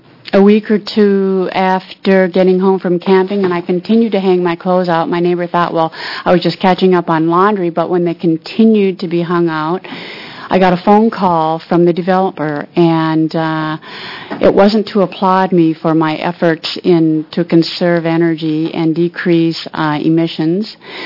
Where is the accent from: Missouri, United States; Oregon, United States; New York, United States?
Oregon, United States; Bend; I am from Bend, Oregon, and I am absolutely thrilled to be here to be discussing this bill.